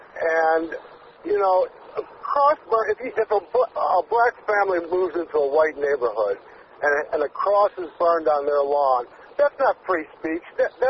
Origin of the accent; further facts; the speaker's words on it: United States; It's our duty as American citizens, if we disagree with our government, to protest and speak out against it.